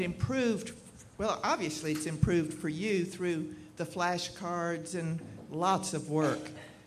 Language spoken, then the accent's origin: English; Houston, Texas, United States; from Houston.